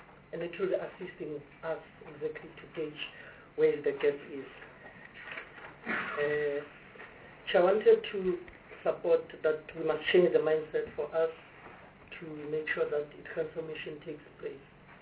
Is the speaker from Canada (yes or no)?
no; Soweto, Gauteng, South Africa; I'm from Soweto and wanted to ask several questions